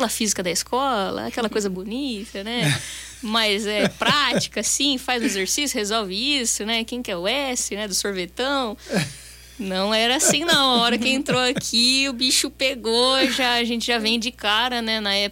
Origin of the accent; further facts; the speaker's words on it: São Carlos, São Paulo, Brazil; Aqui de São Carlos, que eu sou daqui de São Carlos. Perfeito. Né? Nasci aqui, ainda não saí do ninho, né?